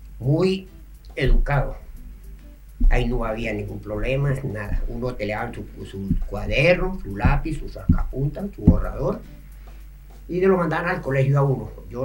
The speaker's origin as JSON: {"language": "Spanish", "country": "Venezuela", "said": "yo en mi pueblo allá en Venezuela les voy a comentar"}